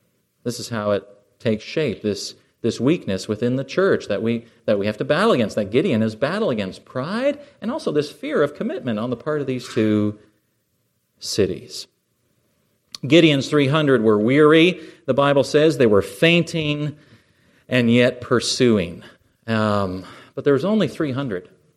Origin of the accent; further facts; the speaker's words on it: Canada; I'm still Canadian, by the way, so be gracious.